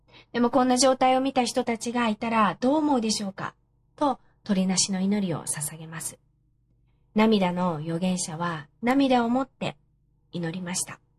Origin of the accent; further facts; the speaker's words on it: Hokkaido, Japan; 当初は私の実家は北海道なんですが、北海道の家族から帰ってきなさいコールがたくさんかかってきました。